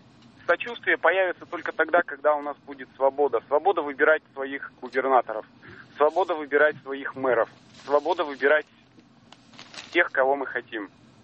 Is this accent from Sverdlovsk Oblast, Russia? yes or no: yes; Yekaterinburg, Sverdlovsk Oblast, Russia; я поэтому и сказал, что я из Екатеринбурга.